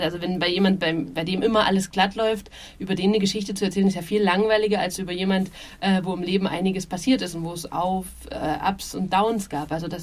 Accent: Leipzig, Saxony, Germany; In Leipzig, wo ich herkomme, habe ich so eine Lesebühne.

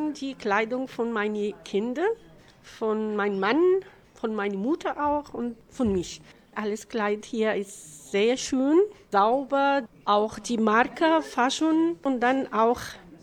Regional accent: Egypt; German is a second language; now in Iserlohn, Germany; Ich komme aus Ägypten.

